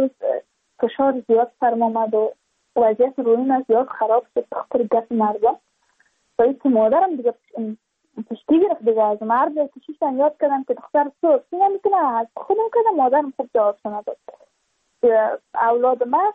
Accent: Badakhshan, Afghanistan; چون ما از بدخشان هستیم،

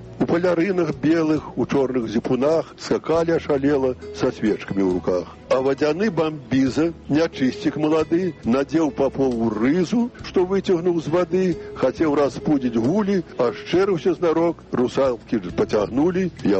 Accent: Minsk Region, Belarus; Я, калі быў малады, я пачынаў пісаць па-расейску, і там я адчуў, што гэта не мая мова. Я вырас на Вілейшчыне, і там я не чуў ні нямецкай мовы, ну, польскую рэдка.

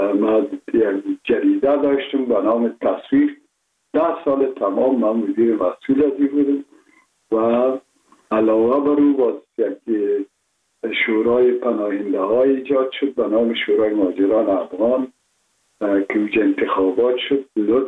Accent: Kabul, Afghanistan; من متولد شهر کابل هستم، هستم تاجک و از شهر کولی کابل که از پدر از کابل هستم.

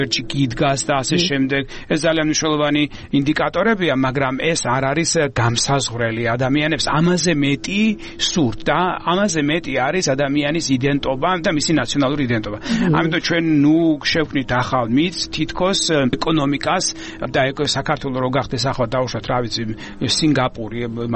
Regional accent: Samegrelo-Zemo Svaneti, Georgia; მეც ასე ვთქვათ მეზობელი კუთხიდან ვარ სამეგრელოდან ვარ წარმოშობილი

